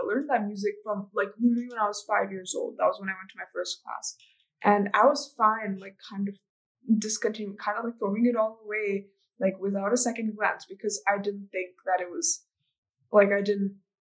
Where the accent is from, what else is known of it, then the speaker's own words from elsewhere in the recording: United States; accent: American; also born or lived in India; I was terrified I would lose my American accent. But the truth was, like, I had a different accent at home and at school